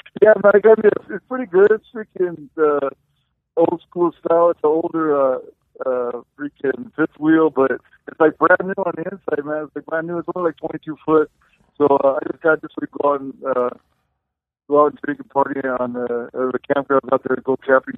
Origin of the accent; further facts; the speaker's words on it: Whittier, California, United States; now in Reno, United States; My second time because we're from Whittier. We've only been out here for a little while. And I say from Reno. Like, no, we're from Whittier, man.